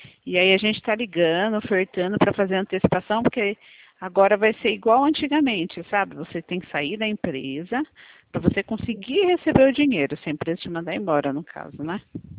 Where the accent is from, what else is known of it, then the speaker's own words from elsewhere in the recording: Perdões, Minas Gerais, Brazil; Ah, você é de Perdões, eu sou de Perdões também.